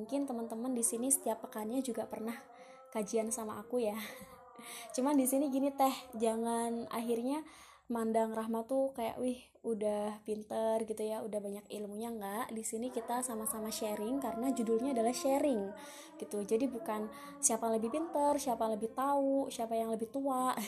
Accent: East Java, Indonesia; Meskipun sebenarnya aku bukan asalnya dari Jawa Barat atau dari Bandung, aku asalnya Jawa Timur asli. Ya, jadi perpaduan antara Tulungagung sama Nganjuk.

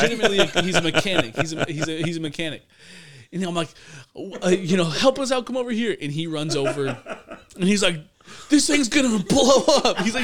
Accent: Northwest, United States; Yeah, we're from the Northwest, yeah.

